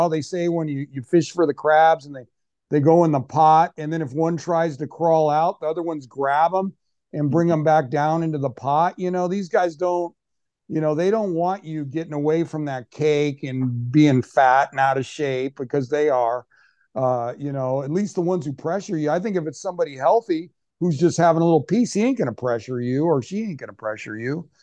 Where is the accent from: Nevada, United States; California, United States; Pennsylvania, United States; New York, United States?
California, United States; And I come from California.